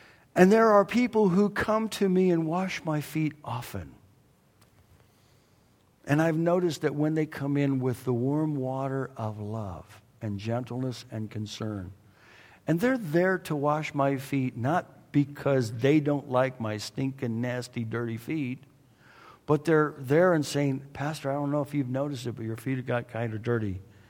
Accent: California, United States; I grew up in Southern California. I don't care where you grew up. I grew up in Southern California.

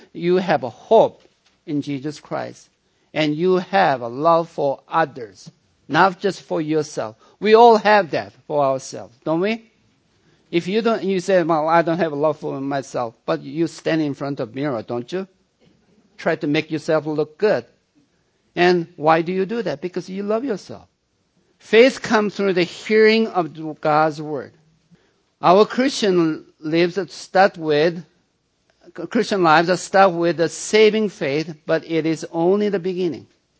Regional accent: South Korea; When I was growing up in South Korea, my mother was a Buddhist, and she used to take me to the Buddhist temple.

